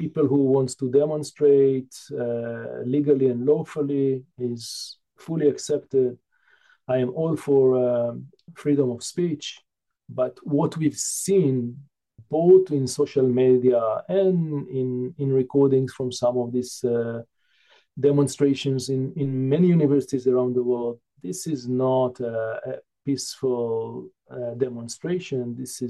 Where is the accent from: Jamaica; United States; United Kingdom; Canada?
Canada; as a Canadian, especially.